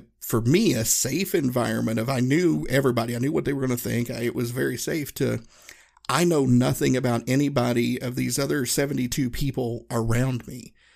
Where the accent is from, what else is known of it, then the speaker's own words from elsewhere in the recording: Tennessee, United States; I grew up in Northeast Tennessee, Appalachian Mountains, and, you know, everybody in my hometown looked like me.